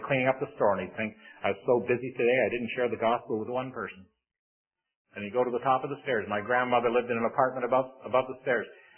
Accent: St. Catharines, Ontario, Canada; I'm just from across the lake in St. Catharines, a little town on the other side of the lake.

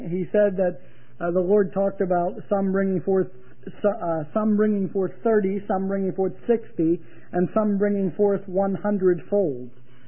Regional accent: Pennsylvania, United States; There were people there that I saw from Canada, from my home state of Pennsylvania, from all over North Carolina and South Carolina

